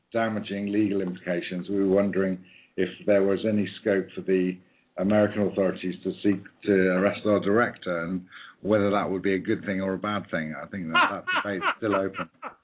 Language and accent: English; England, United Kingdom; moved away as an adult; now in Wales; I myself, I'm an Englishman who came to Wales 20 years ago, really.